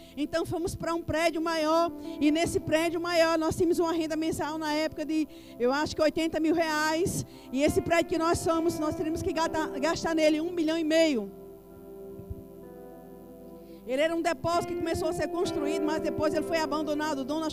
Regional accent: Recife, Pernambuco, Brazil; É diferente de onde eu vim, de Recife, a cultura é completamente diferente.

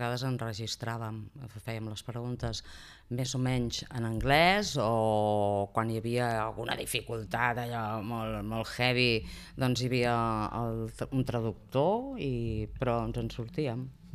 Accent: Sabadell, Catalonia, Spain; Jo soc de Sabadell, porto la seva al clatell

